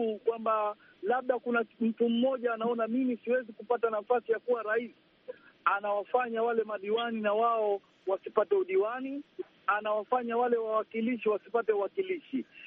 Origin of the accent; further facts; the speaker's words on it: Kangani, Pemba, Tanzania; Mimi ni Mpemba kwetu Kangani na Mjimbini